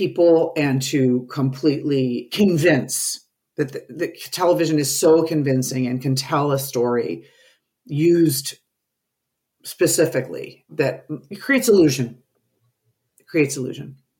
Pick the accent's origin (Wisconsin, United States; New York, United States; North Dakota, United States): New York, United States; But, you know, I grew up in New York.